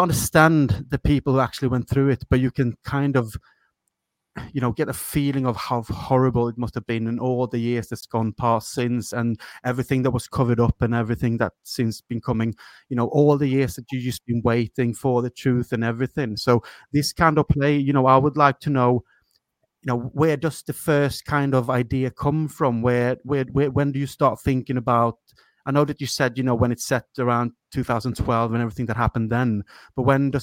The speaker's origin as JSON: {"language": "English", "country": "Sweden", "second_language": "English", "said": "I'm from Sweden, but I'm a Liverpool supporter"}